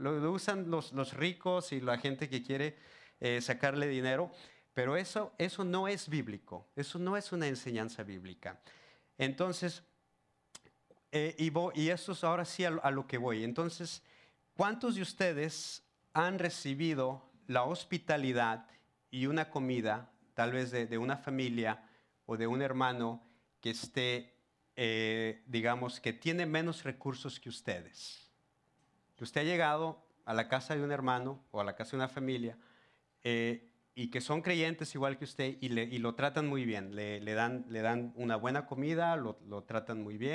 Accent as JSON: {"language": "Spanish", "town": "Monterrey", "region": "Nuevo León", "country": "Mexico", "said": "Y les digo, yo soy de Monterrey."}